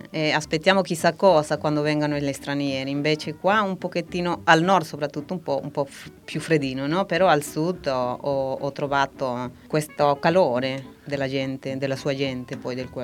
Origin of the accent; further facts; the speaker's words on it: Peru; Italian is a second language; now in Italy; Sì, la mia terra adottiva, e mi sento anche un po' italiana perché mi ha conquistato questa terra e questo mare